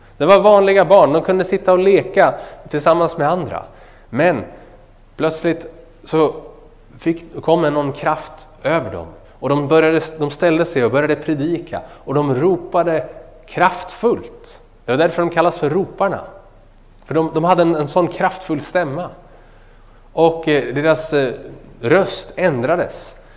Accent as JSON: {"language": "Swedish", "region": "Örebro County", "country": "Sweden", "tie": "born or raised there", "said": "Det här är förresten en bild från mina hemtrakter utanför Örebro"}